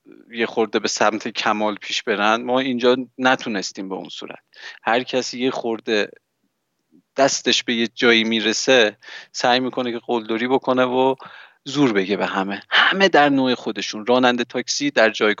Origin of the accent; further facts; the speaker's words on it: Iran; born there; من توی جمهوری اسلامی به دنیا اومدم